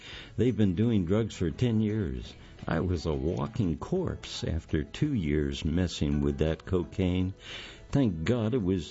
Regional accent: Michigan, United States; Well, I grew up in Michigan, and I've come to find out Michigan was the main headquarters above the Mason-Dixon line for the Ku Klux Klan.

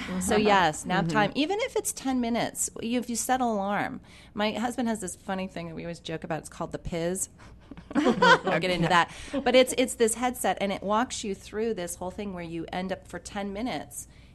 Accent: United States; also born or lived in Switzerland; And I remember as an American, when I first got there, I was like, this is crazy.

